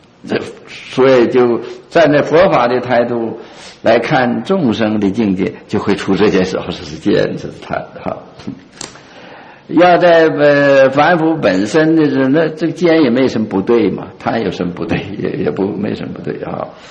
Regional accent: Qiqihar, Heilongjiang, China; 我小时候在齐齐哈尔读书的时候

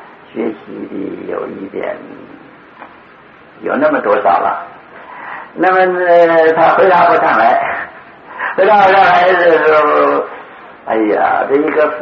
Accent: Northeast China, China; 这我是东北人，这东北也有一种事情啊

